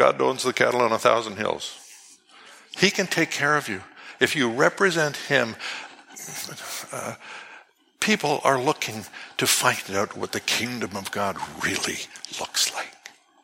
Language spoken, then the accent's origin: English; Canada; I don't know about you, I'm Canadian.